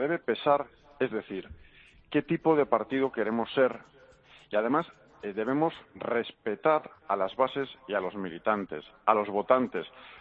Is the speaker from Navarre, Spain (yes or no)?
no; Basque Country, Spain; vemos mi tierra, mi querida Euskadi